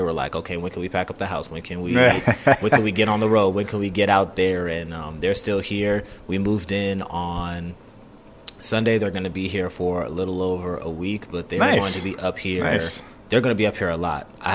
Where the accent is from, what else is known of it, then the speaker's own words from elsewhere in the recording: the South, United States; Growing up in the South, you know, of course we watch the SEC